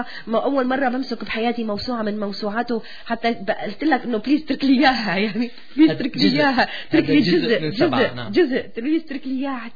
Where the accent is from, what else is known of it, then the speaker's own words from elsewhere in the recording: Aleppo, Aleppo Governorate, Syria; moved away; طبعا نحن كحلبية أو كسوريين صرنا كمان ننقب وراك